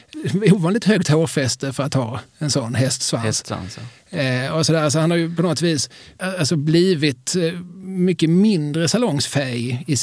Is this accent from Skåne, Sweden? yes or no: yes; Skåne, Sweden; för oss som skåningar är lite lustigt